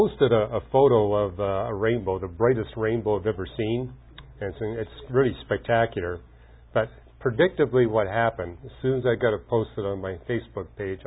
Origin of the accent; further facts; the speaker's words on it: British Columbia, Canada; where I grew up in British Columbia, we call it a mist if the drops of rain were less than 3/16 of an inch in diameter.